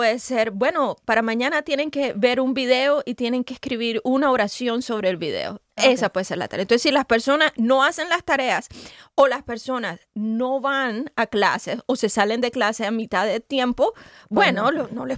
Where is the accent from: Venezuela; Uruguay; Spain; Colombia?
Colombia; Yo soy de Colombia, yo lo hice, yo pues mostré mi certificación de Colombia.